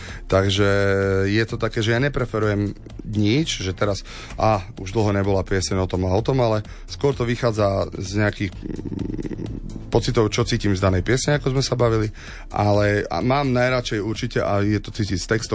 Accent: Košice, Košice Region, Slovakia; now in Banská Bystrica, Slovakia; ja som vlastne v jeho očiach vnímaný ako Košičan, čo som Košičan

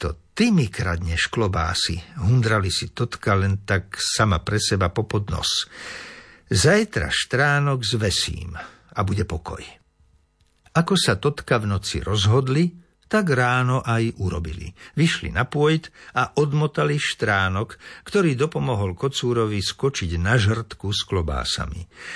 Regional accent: Liptovské Revúce, Žilina Region, Slovakia; Obzvlášť vynaliezaví bývajú kocúry, ktorým u nás na Liptove hovoríme máčkovia. Návšteva manželov Jolany a Fabiána z našej dediny Liptovské Revúce je vždy spojená s bohatým etologickým repertoárom správania ich kocúra, čierneho ako sadza.

